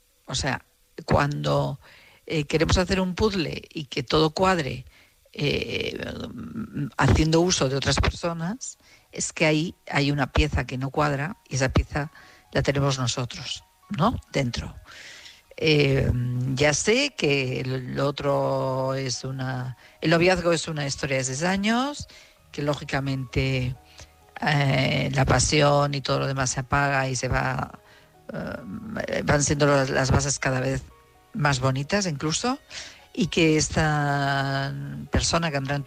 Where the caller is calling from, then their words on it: Madrid, Community of Madrid, Spain; de Madrid.